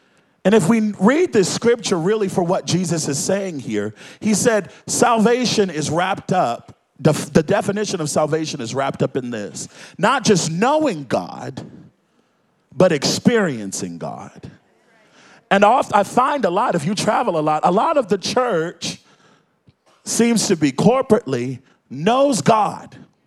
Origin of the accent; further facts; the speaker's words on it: Baltimore, Maryland, United States; I'm from Baltimore, so I like people to, you know, we're a little more rowdy.